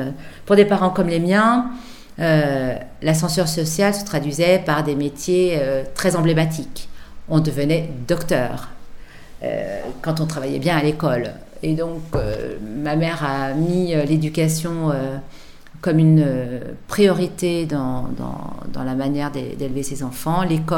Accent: Lyon, Auvergne-Rhône-Alpes, France; je suis née à Lyon et j'ai grandi ici, ce qui fait que c'est devenu mes racines. Et je me suis assumée comme citoyenne française à part entière.

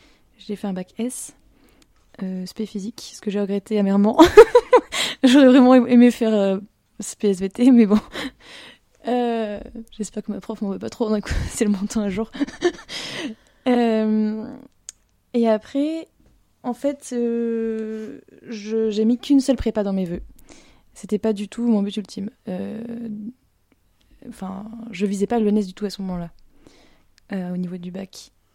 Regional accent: Le Pègue, Auvergne-Rhône-Alpes, France; J'ai grandi dans la Drôme provençale. Alors, le petit village dans lequel j'ai grandi s'appelle Le Peg. C'est une commune de 300 habitants, dans une région magnifique

